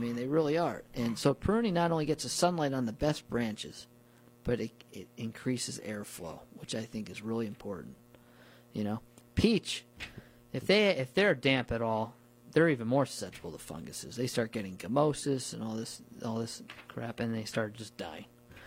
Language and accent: English; New Paltz, New York, United States; I grew up near orchards in New Paltz and very rarely saw wild apple trees.